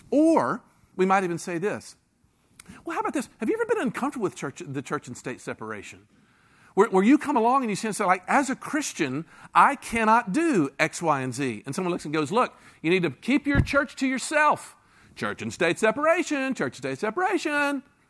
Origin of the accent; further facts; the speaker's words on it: Memphis, Tennessee, United States; I grew up in Memphis, Tennessee, which, you know, is a fairly conservative religious environment.